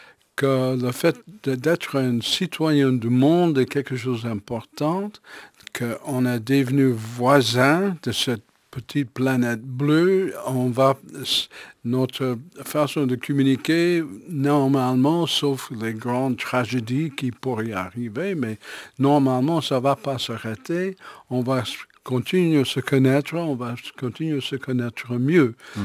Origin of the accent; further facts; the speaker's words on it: Los Angeles, California, United States; moved away as an adult; also born or lived in Phoenix / New York City; now in Liège, Belgium; Après Phoenix, j'ai grandi en Californie du Sud, à Los Angeles. Et après à Los Angeles, je suis allé faire mes études et terminer mes études à New York City, au Juilliard School of Music.